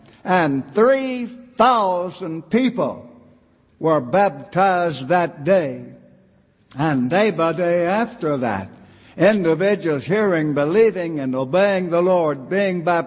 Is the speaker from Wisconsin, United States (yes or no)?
no; Kentucky, United States; moved away as an adult; Several years ago, when I left my home state in Kentucky and came to Oklahoma to preach